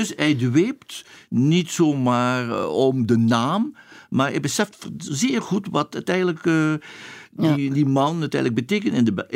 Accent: Ostend, Flanders, Belgium; born there; Laat ik zeggen, ik ben geboren in Oostende.

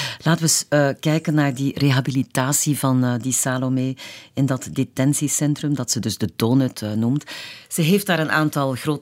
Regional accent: Flanders, Belgium; bij ons in Vlaanderen

